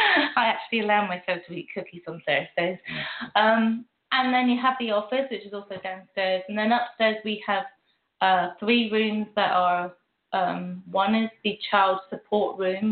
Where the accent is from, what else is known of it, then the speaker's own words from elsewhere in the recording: United Kingdom; being that I'm from Britain, obviously. You can hear the old accent.